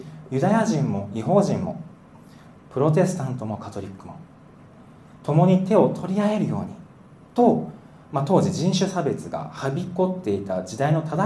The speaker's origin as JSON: {"language": "Japanese", "region": "Aichi", "country": "Japan", "tie": "born or raised there", "said": "地元愛知県なんですけど"}